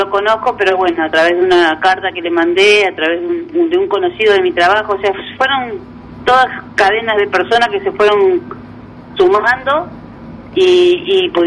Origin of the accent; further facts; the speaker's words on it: Chivilcoy, Buenos Aires Province, Argentina; Yo soy de Chivilcoy, habíamos viajado a Capital a hacer unos estudios y nos quedamos una semanita.